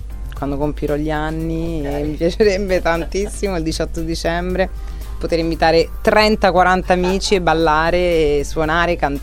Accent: Rome, Lazio, Italy; da romana mi piace raccontare la sua vita, la sua poesia

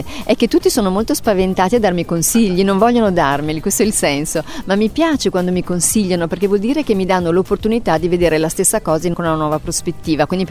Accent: Reggio Emilia, Emilia-Romagna, Italy; sono di Reggio Emilia, vivo a Reggio Emilia, e poi ho avuto un'altra fortuna in cui ho deciso di viaggiare tutto il mondo

